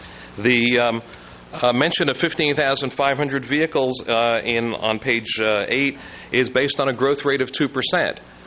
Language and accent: English; Cambria, California, United States; Madam Chairman, members of the board … I'm from Cambria.